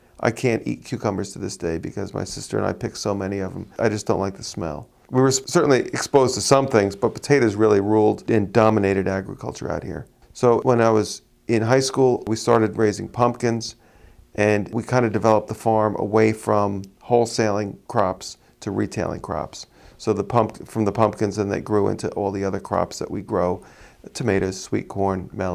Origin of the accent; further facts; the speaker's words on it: Peconic, New York, United States; Well, I was born in Greenport Hospital, and I am a fourth-generation farmer in Peconic